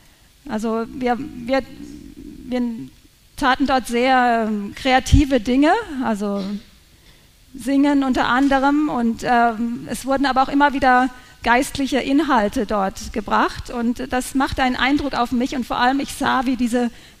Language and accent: German; Karlsruhe, Baden-Württemberg, Germany; meiner Heimatstadt Karlsruhe